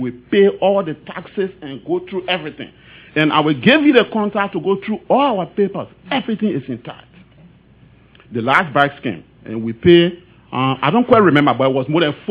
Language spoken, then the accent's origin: English; Liberia; I come from Liberia.